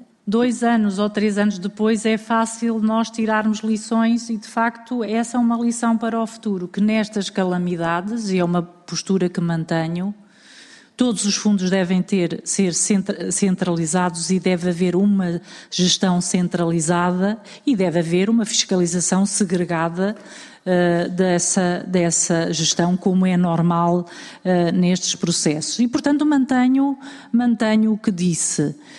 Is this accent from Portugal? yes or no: yes; Portugal; enquanto portugueses